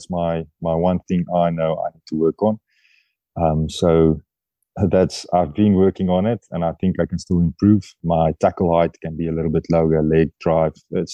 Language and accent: English; South Africa; now in France; but in my heart, I'm a South African.